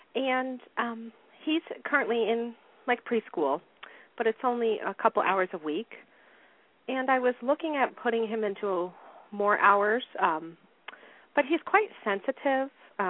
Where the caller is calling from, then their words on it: New York, United States; I'm calling from New York.